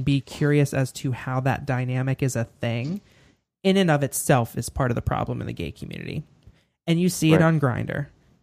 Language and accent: English; Pittsburgh, Pennsylvania, United States; We came from Pittsburgh. Pittsburgh is not a very big gay community.